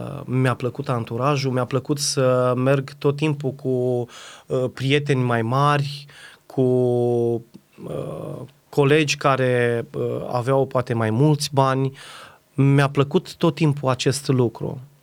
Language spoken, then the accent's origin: Romanian; Iași, Iași County, Romania; Provin dintr-o familie de creștini ortodoxi, vin din zona Moldovei, din Iași